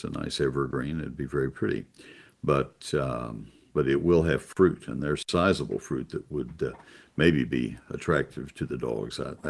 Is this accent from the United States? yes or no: yes; College Station, Texas, United States; that plant is so well adapted to Brazos County. I grew up in College Station